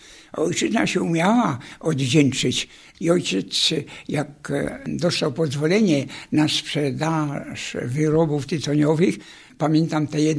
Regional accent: Kocoń, Silesian Voivodeship, Poland; born there; Cóż, urodziłem się 12 czerwca w tym roku w miejscowości Kocoń między Żywcem a Suchą.

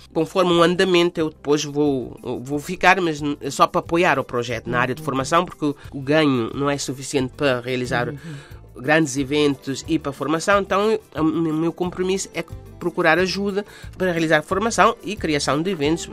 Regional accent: São Nicolau, Cape Verde; moved away; Eu saí de São Nicolau, não havia luz, não havia, tínhamos só um enfermeiro, não havia escolas, não havia estradas, não havia telefone, nada disso.

